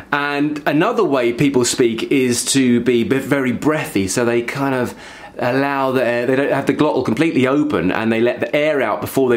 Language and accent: English; London, United Kingdom; accent: East London; So my natural accent, for example, is from East London.